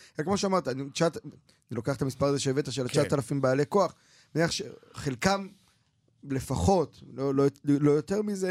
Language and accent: Hebrew; Krayot, Haifa District, Israel; הייתי נוסע, גדלתי בקריות, הייתי נוסע ברכבת